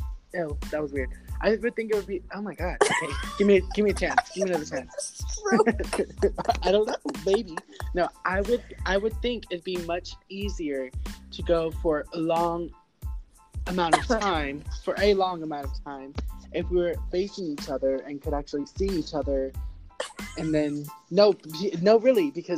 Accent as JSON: {"language": "English", "town": "Fort Worth", "region": "Texas", "country": "United States", "said": "I'm from Fort Worth, Texas."}